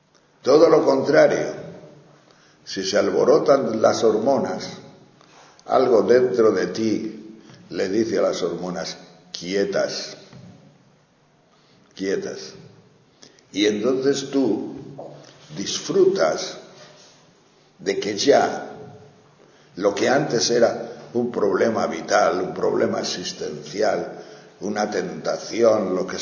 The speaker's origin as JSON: {"language": "Spanish", "town": "Tejerina", "region": "Castile and León", "country": "Spain", "tie": "born or raised there", "said": "Como dicen en Tejerina, mi pueblo, no me llama."}